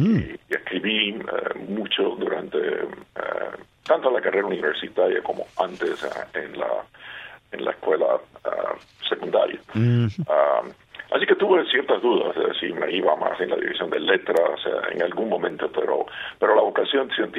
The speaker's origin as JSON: {"language": "Spanish", "country": "Cuba", "tie": "born or raised there", "moved": "yes", "lives_now": "Puerto Rico", "said": "yo tenía y sigo teniendo muchas memorias de mi niñez en Cuba también."}